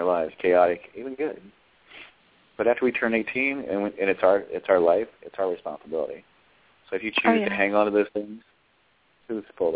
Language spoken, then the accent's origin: English; Colorado, United States; people ask me, where are you from? Oh, this is my hometown.